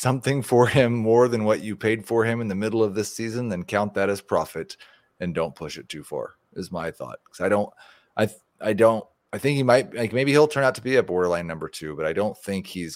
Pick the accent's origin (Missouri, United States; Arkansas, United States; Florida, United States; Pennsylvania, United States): Missouri, United States; Kansas City; but I tell people I'm from the Kansas City area.